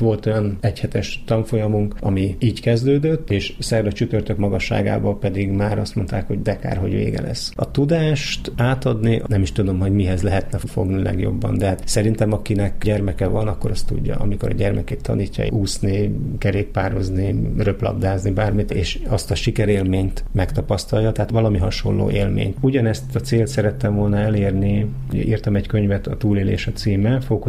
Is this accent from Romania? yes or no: no; Szolnok, Jász-Nagykun-Szolnok, Hungary; born there; Én Szolnokon születtem, és abban az időben Szolnokon nagyon népszerű volt ez a sport.